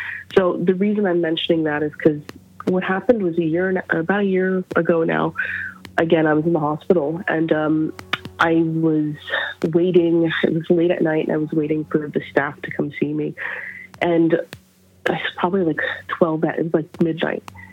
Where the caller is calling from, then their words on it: Montreal, Quebec, Canada; from Montreal, Quebec.